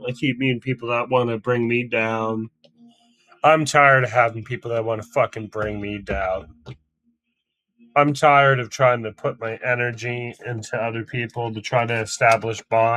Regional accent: Massachusetts, United States; I'm an asshole from Massachusetts.

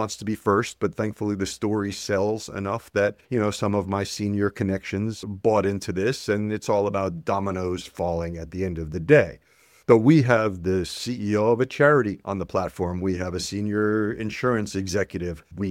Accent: United States; now in United Kingdom; Number one, because I'm here in the UK. I've been here for 15 years, as you could tell by my subtle accent. I'm from the States.

